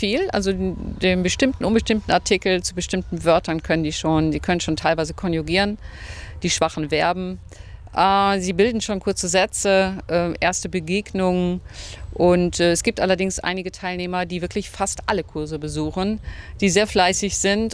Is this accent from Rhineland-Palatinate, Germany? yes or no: no; Dülmen, North Rhine-Westphalia, Germany; und ich komme aus Dülm